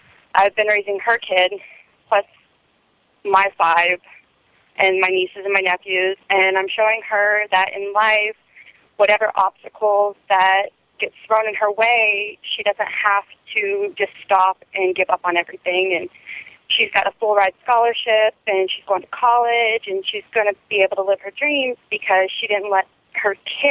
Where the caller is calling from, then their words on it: Las Vegas, Nevada, United States; from Vegas.